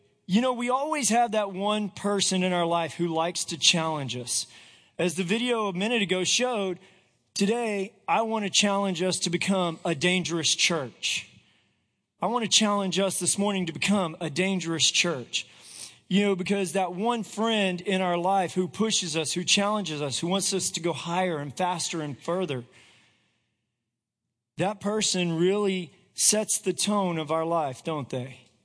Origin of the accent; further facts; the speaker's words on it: Corpus Christi, Texas, United States; Growing up in the Corpus area, I had one of those friends.